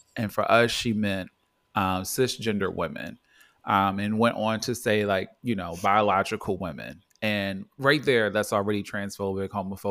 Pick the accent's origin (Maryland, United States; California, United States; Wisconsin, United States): Maryland, United States; Baltimore; And I will say, like, growing up in Baltimore, I saw trans women early, like when I was younger.